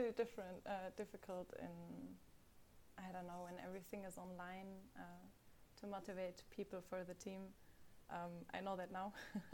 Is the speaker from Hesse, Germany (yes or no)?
yes; Hesse, Germany; now in Berlin, Germany; I always say I'm from Frankfurt, but I'm actually like from a town nearby. So it's a village. It's not really big